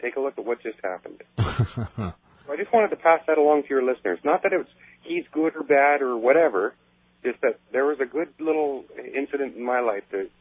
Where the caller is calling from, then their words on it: Port Alberni, British Columbia, Canada; I'm calling from Port Alberni in British Columbia, Canada.